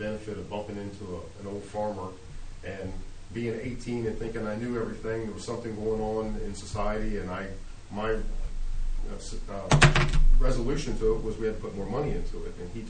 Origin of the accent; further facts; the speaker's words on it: Ridgely, Maryland, United States; I grew up in a town not the size of Fellowsburg. I grew up in Ridgely, but it's a lot like Fellowsburg. There's not a lot for young people to do.